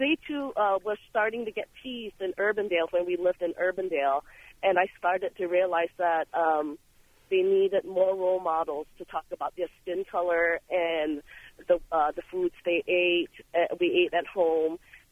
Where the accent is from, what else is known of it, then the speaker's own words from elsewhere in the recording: Singapore; now in United States; I am from Singapore, and by some chance, I'm also a cultural ambassador.